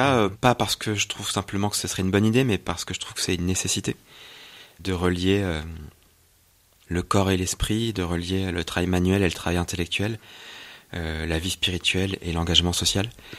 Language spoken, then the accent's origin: French; Auvergne-Rhône-Alpes, France; Je suis de la Drôme, pas de Diolfi même, mais je suis originaire de la Drôme.